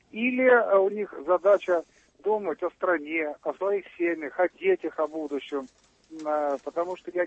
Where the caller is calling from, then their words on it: Moscow, Russia; Я из Москвы вас беспокою.